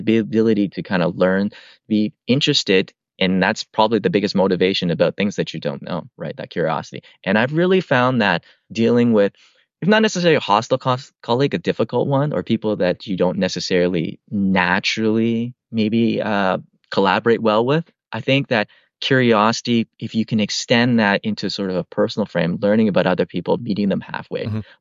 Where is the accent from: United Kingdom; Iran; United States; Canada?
Canada; born there; I'm a Canadian born Chinese person, right?